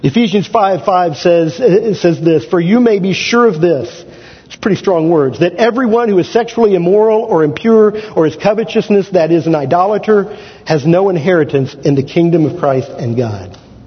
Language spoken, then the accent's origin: English; Kansas, United States; I'm from the … household in Kansas. I talk slower, and I may be a little more boring.